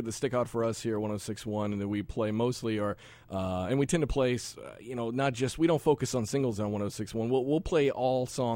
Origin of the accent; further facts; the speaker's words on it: Maine, United States; So my guess is I'm from Maine.